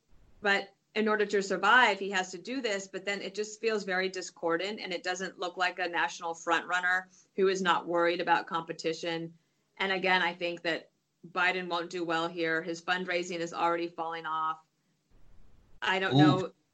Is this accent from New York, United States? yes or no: no; Colorado, United States; Well, I grew up in Colorado, and it was there in Colorado, too.